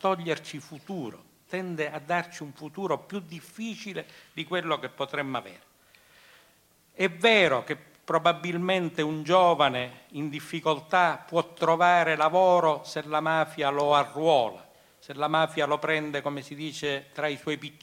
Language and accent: Italian; Messina, Sicily, Italy; Se io sono di Messina, come non sembro siciliano?